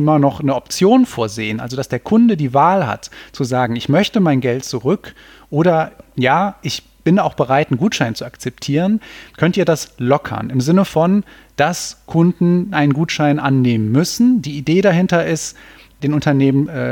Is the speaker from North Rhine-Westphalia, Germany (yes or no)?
yes; Cologne, North Rhine-Westphalia, Germany; Ich komme ja aus Köln